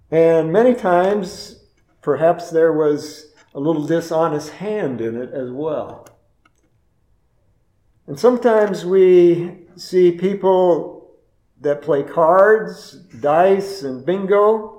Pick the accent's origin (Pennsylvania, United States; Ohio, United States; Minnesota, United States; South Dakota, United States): Minnesota, United States; Minneapolis; I remember growing up in North Minneapolis when we went to church there